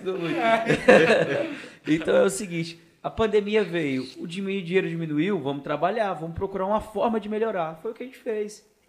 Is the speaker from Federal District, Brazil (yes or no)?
yes; Brasília, Federal District, Brazil; born there; sou nascido em Brasília, mas eu costumo dizer que eu sou do Brasil. Porque eu já morei em muito lugar.